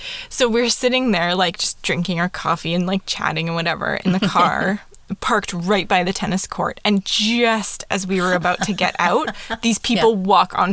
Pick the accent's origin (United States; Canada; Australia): Canada; We're so Canadian.